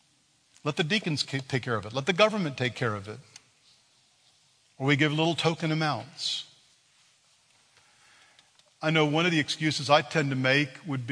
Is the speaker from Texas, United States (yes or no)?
yes; Texas, United States; But I was raised in Texas as a young man in the 60s, 70s, and I saw a lot of racism.